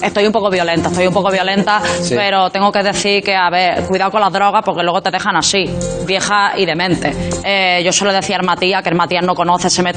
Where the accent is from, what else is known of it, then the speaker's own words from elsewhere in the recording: Benidorm, Valencian Community, Spain; yo soy de Benidorm, lo que pasa es que me metieron allí cuando era más joven en la residencia.